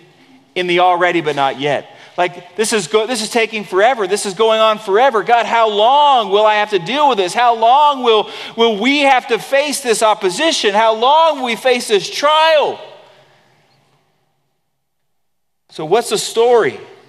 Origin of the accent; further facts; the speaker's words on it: California, United States; I grew up in California and lived through several earthquakes.